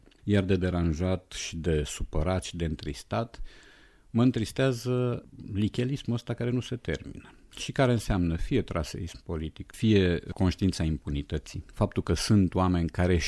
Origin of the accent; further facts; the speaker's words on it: Romania; suntem noi, că suntem români, da?